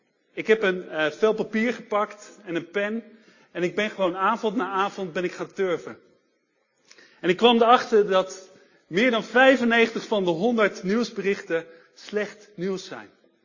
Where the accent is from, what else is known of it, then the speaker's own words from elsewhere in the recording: Amsterdam, North Holland, Netherlands; Ik kom zelf uit Amsterdam, daar had ik dus graag een wereldreis voor over. En ik ben voorganger van Crossroads, internationale Engelstalige gemeente in Amsterdam.